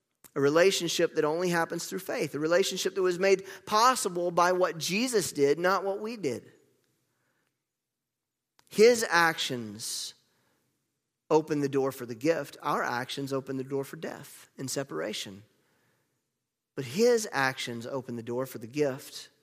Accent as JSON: {"language": "English", "region": "North Carolina", "country": "United States", "tie": "born or raised there", "said": "I've shared with you guys, I grew up in North Carolina. We went to the beach at least once a year. We were only about 4 hours away from the beach."}